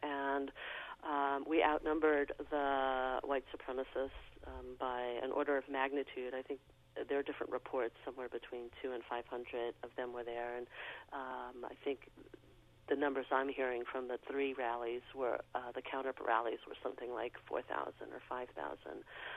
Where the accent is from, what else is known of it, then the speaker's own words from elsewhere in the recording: New York City, New York, United States; For me, I have to say I come from New York City